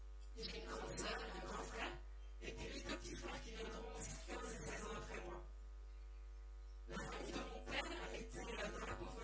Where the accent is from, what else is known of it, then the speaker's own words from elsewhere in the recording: France; ma famille a vécu jusqu'à mes 5 ans en région parisienne. Ah oui, pour ceux qui ne savent pas, nous, quand même, on est français.